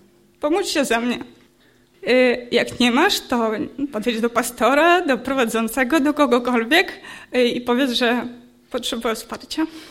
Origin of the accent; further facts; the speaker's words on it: Ukraine; Polish is a second language; To nowe słowo, bo jestem z Ukrainy i dla mnie to takie inne słowa.